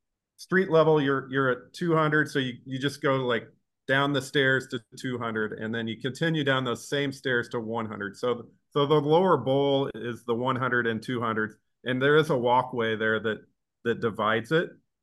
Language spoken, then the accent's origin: English; Illinois, United States; I grew up in Illinois and went to, so downstate Illinois. So people think Illinois, they think Chicago. It's actually closer to St. Louis than Chicago